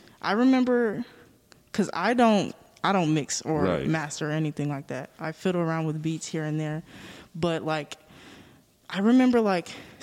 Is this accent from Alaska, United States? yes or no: yes; Anchorage, Alaska, United States; I'm from Anchorage, Alaska